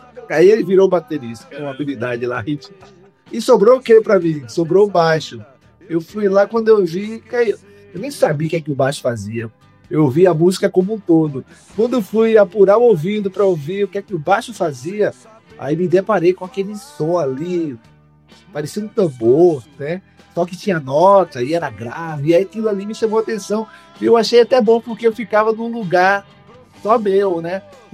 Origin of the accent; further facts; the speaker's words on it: Maceió, Alagoas, Brazil; Pelo menos eu sou de Maceió, de Alagoas.